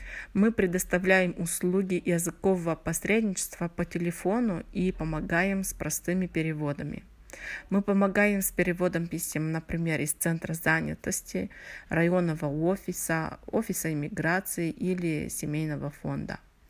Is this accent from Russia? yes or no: no; Moldova; now in Berlin, Germany; Я из Республики Молдова. Я говорю на русском, на румынском и на немецком языке.